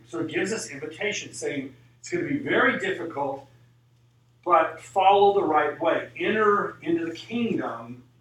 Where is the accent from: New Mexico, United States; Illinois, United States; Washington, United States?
New Mexico, United States; Albuquerque; I remember the first storm, because I grew up in Albuquerque, and you didn't have storms in Albuquerque.